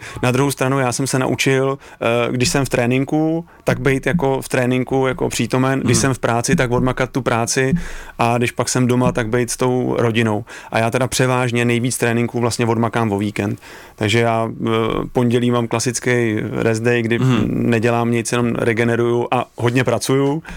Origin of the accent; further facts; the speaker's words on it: Kladno, Central Bohemian Region, Czechia; já vlastně pocházím z Kladna, takže od malinka hokej